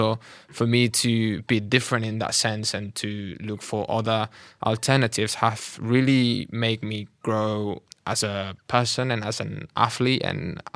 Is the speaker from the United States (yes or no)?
no; Catalonia, Spain; obviously I was born and raised in Catalonia, but my family are from the other side of Spain.